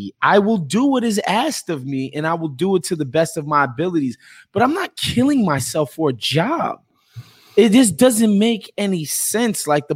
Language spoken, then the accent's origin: English; New York, United States; as a New Yorker who that whole hustle is ingrained in us from very young